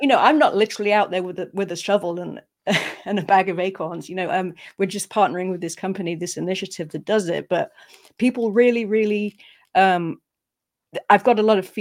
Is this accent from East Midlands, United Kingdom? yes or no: yes; East Midlands, United Kingdom; I'm from the UK. I'm from Sherwood Forest.